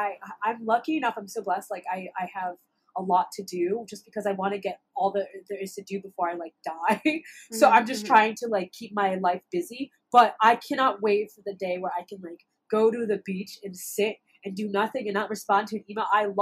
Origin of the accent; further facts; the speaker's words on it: New York, United States; But I'm a New Yorker.